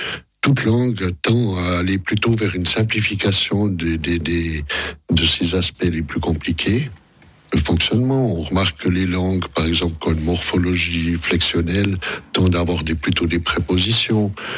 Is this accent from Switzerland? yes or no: yes; Switzerland; ce qui nous amuse un peu en tant que Suisse, puisque ça fait maintenant plusieurs années qu'ici, cette question ne fait plus débat.